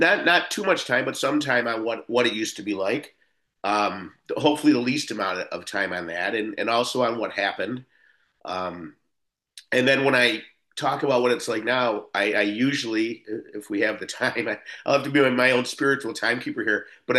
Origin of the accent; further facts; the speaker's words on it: Buffalo, New York, United States; But so I grew up in South Buffalo, and you know, a heavy Irish Catholic.